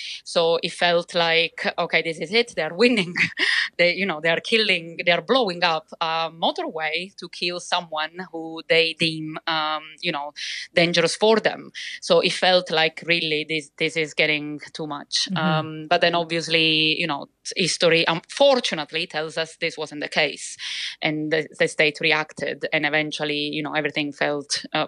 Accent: Calabria, Italy; Yeah, I grew up near there. Obviously, Sicily is a massive region, and I grew up in Calabria, which is next to it.

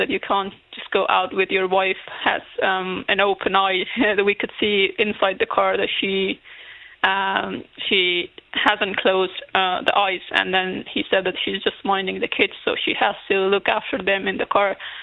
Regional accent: Afghanistan; English is a second language; And then when I was telling them I'm from Afghanistan, they wanted to talk to me more about what's going to happen to the woman in there

